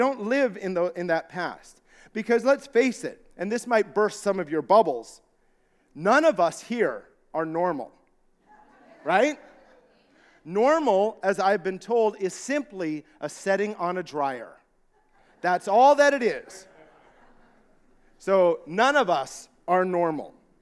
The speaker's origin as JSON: {"language": "English", "town": "Tumbler Ridge", "region": "British Columbia", "country": "Canada", "tie": "born or raised there", "also_born_or_lived": "Newfoundland", "said": "When we first got married, we moved back to my hometown of Tumbler Ridge, BC, which is where I grew up after we had left Newfoundland. So some people think, well, I thought you were a Newfie. I am a Newfie, but it's that we moved out there"}